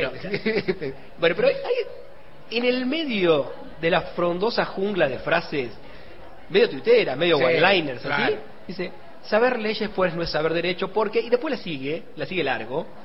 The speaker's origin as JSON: {"language": "Spanish", "region": "La Pampa", "country": "Argentina", "tie": "born or raised there", "also_born_or_lived": "La Plata", "said": "Yo soy nacido y criado en La Pampa, estudiado en La Plata"}